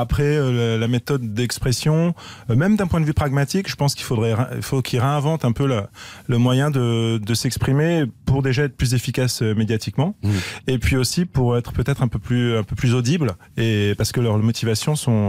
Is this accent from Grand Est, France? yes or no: no; Paris, Île-de-France, France; Moi, j'ai toujours vécu à Paris, je suis né à Paris, donc ça fait partie de ma vie quotidienne.